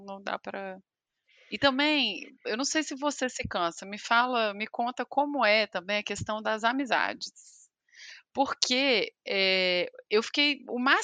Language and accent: Portuguese; Brazil; also born or lived in London; Oi, Liliana, tenho não sei quantos anos, sou brasileira, morei em Londres, faço não sei o quê.